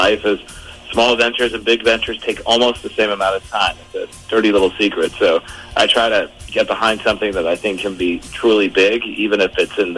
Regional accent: Queens, New York, United States; I grew up in Queens and Bayside, went to Queens College.

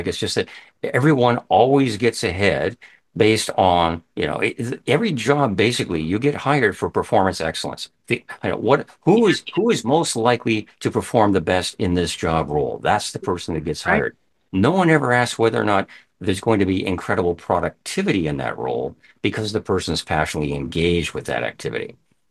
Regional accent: Canada; I'm speaking Canadian here.

